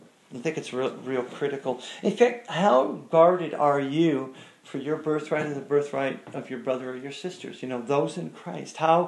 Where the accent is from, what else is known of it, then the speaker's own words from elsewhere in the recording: United States; And, you know, you think, because I'm from America, the beautiful, you know, we're so free here.